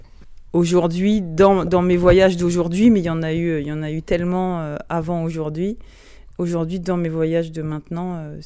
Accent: Strasbourg, Grand Est, France; Mes premiers souvenirs de voyage ou d'émancipation, comme tu dis, ça a été mes premiers voyages vers Mulhouse, donc un énorme voyage de Strasbourg jusqu'à Mulhous

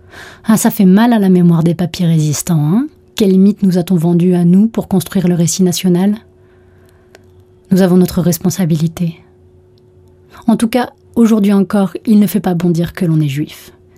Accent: France; Moi, j'ai grandi en France

